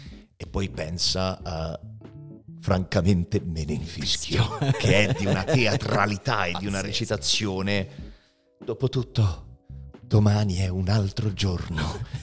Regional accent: Prato, Tuscany, Italy; io sono di Prato, lavoravo a Campi Bisenzio ai Gigli

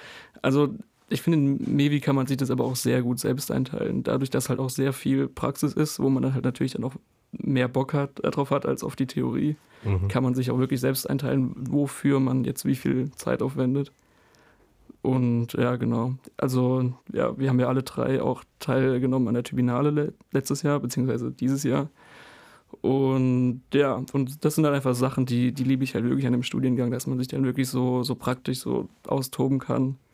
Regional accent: Heidelberg, Baden-Württemberg, Germany; Ich komme ja ursprünglich aus Heidelberg.

